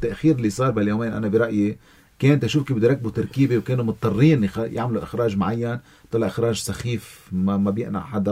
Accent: Lebanon; نحن كلبنانيين

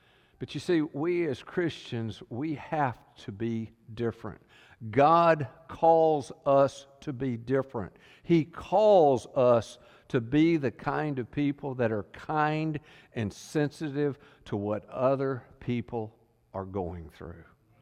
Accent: the South, United States; I grew up in the South.

